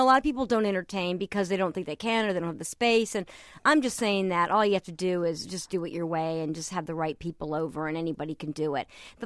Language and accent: English; the South, United States; I grew up in the South, and I remember going to funerals